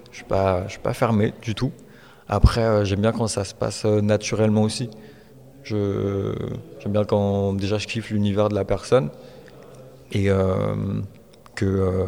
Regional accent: Brittany, France; nous on va être à l'Ouest quand on est breton.

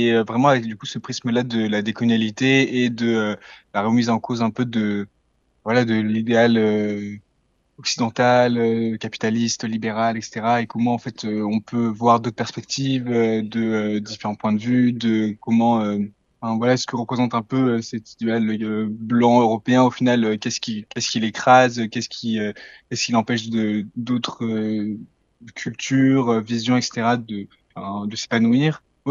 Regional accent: Marseille, Provence-Alpes-Côte d'Azur, France; je suis aussi étudiant en sciences politiques à Lille, pareil pour les études. Je viens de Marseille et je suis franco-bolivien.

